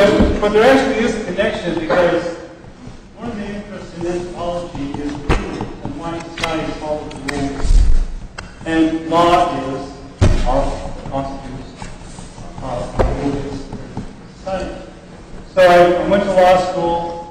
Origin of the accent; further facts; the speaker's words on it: Sparks, Nevada, United States; also born or lived in Hawthorne; I grew up here in Sparks. I was born in Hawthorne, but I grew up in Sparks